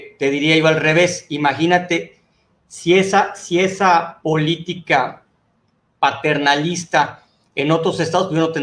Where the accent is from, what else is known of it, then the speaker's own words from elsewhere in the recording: Yucatán, Mexico; hasta te digo orgullosamente como empresario yucateco